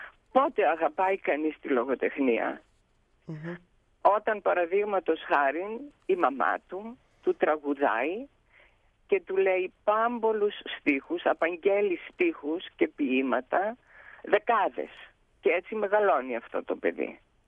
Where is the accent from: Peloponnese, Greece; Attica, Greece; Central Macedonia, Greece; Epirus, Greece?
Central Macedonia, Greece; Thessaloniki; Γεννήθηκα και μεγάλωσα στη Θεσσαλονίκη. Είμαι παιδί προσφύγων. Η μάνα μου ήταν από τη Σμύρνη και ο πατέρας μου από την Ανατολική Θράκη.